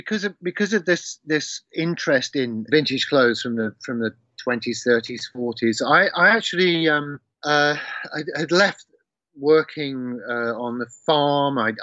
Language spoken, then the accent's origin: English; Leicester, East Midlands, United Kingdom; students from around my hometown in Leicester and stuff.